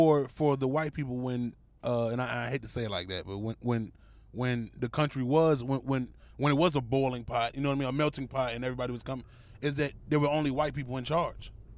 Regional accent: Richmond, Virginia, United States; I figured, I mean, I'm not the smartest motherfucker in the world, but I'm from Virginia.

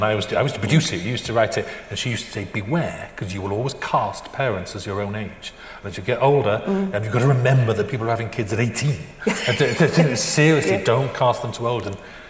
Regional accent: United Kingdom; because we're British, we're not supposed to even acknowledge it.

